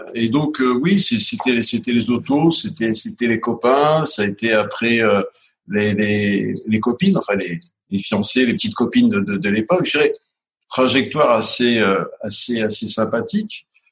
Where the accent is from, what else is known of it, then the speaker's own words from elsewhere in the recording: Grenoble, Auvergne-Rhône-Alpes, France; born there; Et je suis né à Grenoble il y a 58 ans.